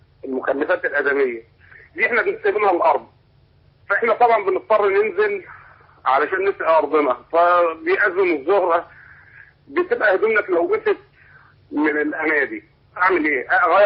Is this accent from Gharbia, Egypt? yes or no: yes; Tanta, Gharbia, Egypt; انت عارف احنا ارياف وبتاع من طنطا